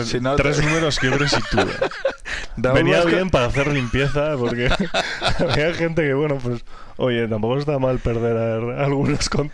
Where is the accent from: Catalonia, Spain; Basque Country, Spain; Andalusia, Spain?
Basque Country, Spain; Bilbao; also born or lived in La Rioja / Palencia; O sea, nací en Bilbao, pero riojano-palentino. O sea, mi familia es de La Rioja y de Palencia, pero yo de Bilbao de toda la vida.